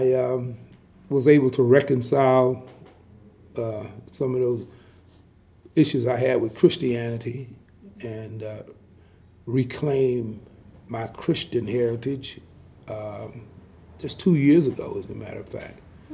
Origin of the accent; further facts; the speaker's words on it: the South, United States; Well, growing up in the South on a farm, working in the fields